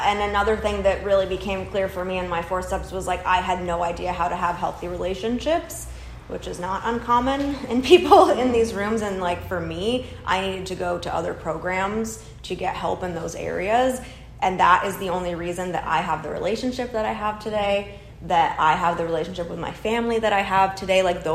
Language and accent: English; Los Angeles, California, United States; and really growing up in Los Angeles especially, thought that, like, that is what would make me happy.